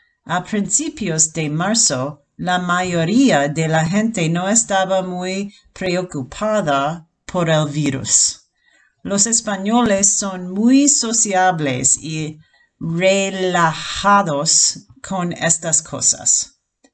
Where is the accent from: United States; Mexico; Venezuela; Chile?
United States; now in Leganés, Spain; Soy de los Estados Unidos y solo he vivido aquí desde septiembre de 2019.